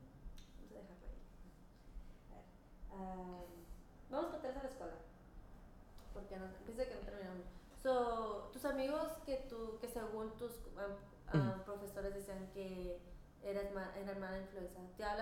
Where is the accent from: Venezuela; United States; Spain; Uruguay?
United States; somos americanos porque crecimos, nacimos en este país y esa cultura también es parte de nosotros, pero no vamos a olvidar nuestra cultura de México.